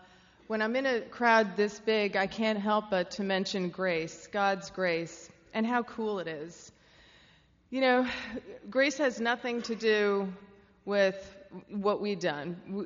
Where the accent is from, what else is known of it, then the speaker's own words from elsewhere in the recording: Caldwell, New Jersey, United States; They live up in North Jersey. I grew up in Caldwell.